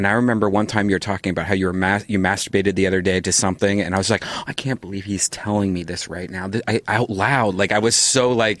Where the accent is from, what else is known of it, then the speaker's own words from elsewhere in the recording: Chicago, Illinois, United States; growing up in Chicago, you wouldn't openly talk about masturbation